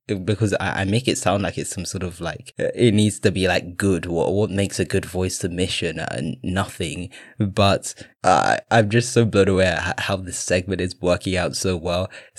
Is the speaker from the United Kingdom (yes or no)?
yes; England, United Kingdom; now as a Brit, I'm just going to like literally compare everything that happened in, well, everything that our country, or at least what England looks like